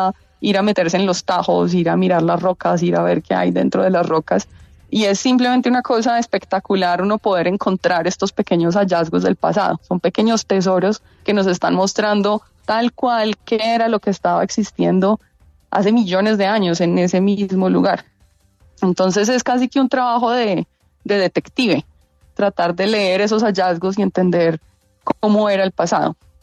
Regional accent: Medellín, Antioquia, Colombia; Yo soy de Medellín, yo nací y crecí en Medellín

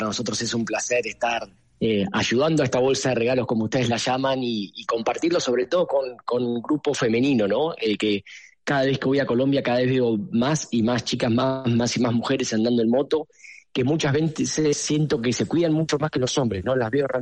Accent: Argentina; Yo soy de Argentina

